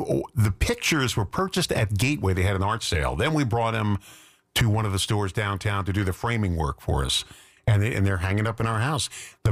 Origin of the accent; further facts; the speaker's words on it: East Coast, United States; now in Wisconsin, United States; I come from the East Coast, where it was always freezing on Christmas Day.